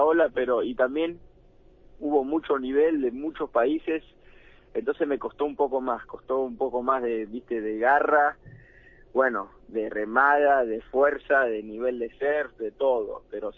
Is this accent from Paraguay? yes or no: no; Argentina; Un rival, no nos ven como, ah, Argentina, no pasa, me tocó un argentino, no pasa nada.